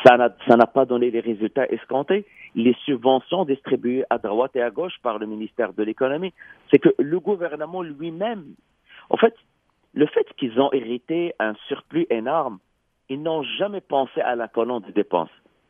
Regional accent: Quebec, Canada; ça nous prend des sacrifices en tant que Québécois.

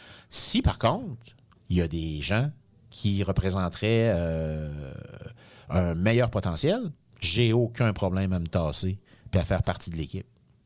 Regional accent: Quebec, Canada; born there; je suis né à la Côte-Gilmore.

